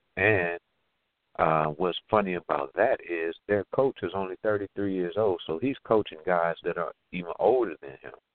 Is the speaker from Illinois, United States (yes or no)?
yes; Chicago, Illinois, United States; Even though I was a guy from Chicago, you know